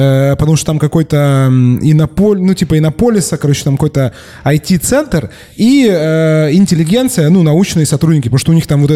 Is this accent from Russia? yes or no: yes; Siberia, Russia; Да, я из Сибири, я как бы был на Оби много раз.